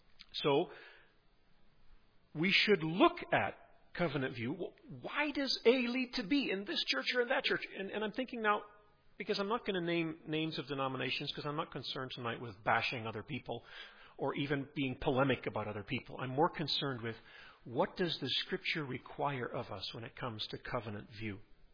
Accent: Nigeria; also born or lived in Colorado, United States; I grew up in Nigeria in the mission field.

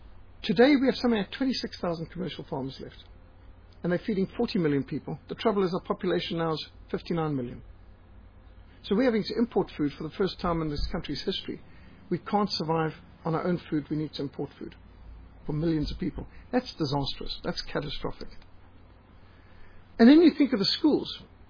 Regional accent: Zimbabwe; now in South Africa; I have been astounded to see that South Africans, when I came to South Africa from Rhodesia, 1977, I was astounded.

